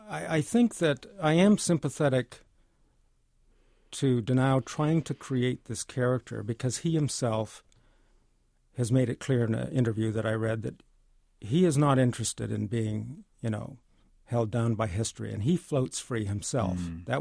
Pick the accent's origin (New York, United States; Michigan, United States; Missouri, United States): Michigan, United States; Well, I grew up in Michigan.